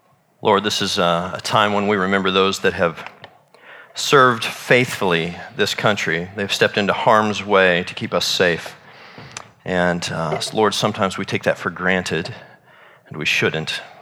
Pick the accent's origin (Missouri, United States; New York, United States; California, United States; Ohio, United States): Missouri, United States; Kansas City; I'm from Kansas City, Missouri, and that's my home team.